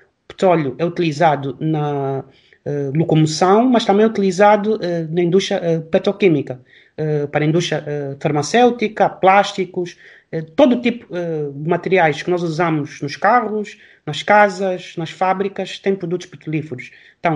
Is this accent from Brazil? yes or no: no; Angola; moved away as an adult; now in Portugal; Este ano faço 39. E eu fiz a licenciatura em Portugal, eu cresci em África, em Angola, que é o meu país. Eu nasci em Portugal, mas cresci em Angola.